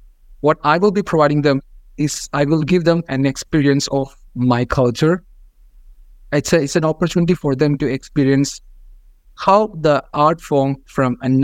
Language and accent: English; India; first language Malayalam; English is a second language; So my music is a mixture of two languages, my mother tongue and English. Mother tongue is Malayalam.